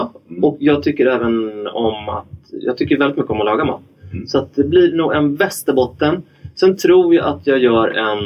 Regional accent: Sweden; Vi är inte... Vi är svenskar.

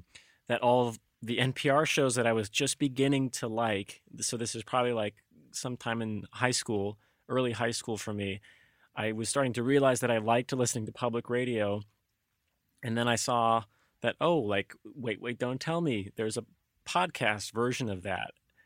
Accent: Alabama, United States; I grew up in Alabama, so I have a natural disadvantage there.

